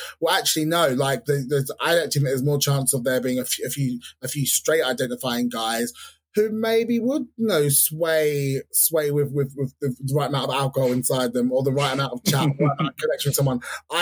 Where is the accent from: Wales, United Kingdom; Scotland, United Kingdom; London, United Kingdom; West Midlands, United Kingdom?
London, United Kingdom; I'm from London, so I've got all of my mates, all the people I've grown up with, are very kind of it's a melting pot of cultures